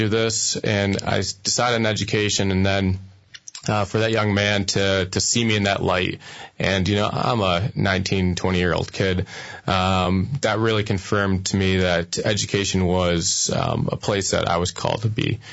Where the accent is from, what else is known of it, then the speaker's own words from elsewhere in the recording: Grand Rapids, Michigan, United States; I grew up in Grand Rapids. I actually grew up right around the corner from St. John Vianney.